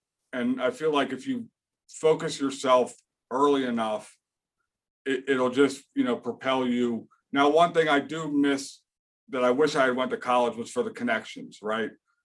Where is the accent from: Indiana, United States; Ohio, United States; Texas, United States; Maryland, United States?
Maryland, United States; Baltimore; born there; So I was born in Baltimore, Maryland. I actually went to Towson High School